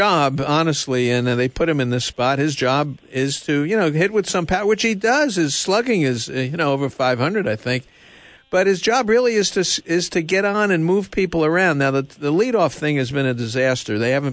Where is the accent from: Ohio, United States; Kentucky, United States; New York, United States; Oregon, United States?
New York, United States; Brooklyn; Maybe growing up in Brooklyn, and he started in 1950, and he's been broadcasting